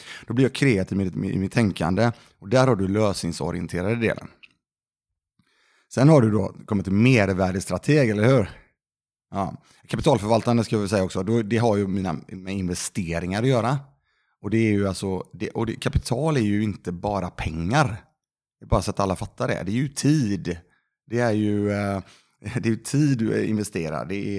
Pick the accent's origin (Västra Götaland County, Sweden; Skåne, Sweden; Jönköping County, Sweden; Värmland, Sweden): Västra Götaland County, Sweden; Lindome; moved away as an adult; now in Gothenburg, Sweden; Jag har ju bott betydligt längre i västra Frölunda än vad jag faktiskt gjorde i Lindome, där jag är uppvuxen. Så att jag lämnade Lindome när jag var 19.